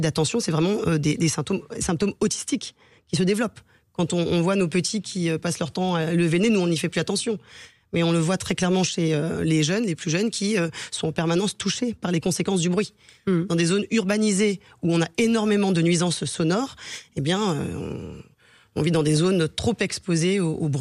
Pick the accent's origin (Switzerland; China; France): France; Antilles; Enfin, moi, je suis des Antilles, on n'a pas d'urgence Caraïbes après 23h30, vous voyez ?